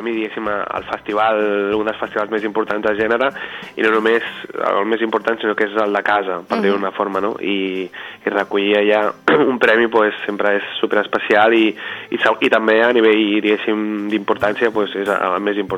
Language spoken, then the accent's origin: Catalan; Calella, Catalonia, Spain; soc de Calella de la Costa, que Calella de Palafrugell també té costa, però Calella és millor, perquè Calella és com una semiciutat i hi ha moltes activitats que fer.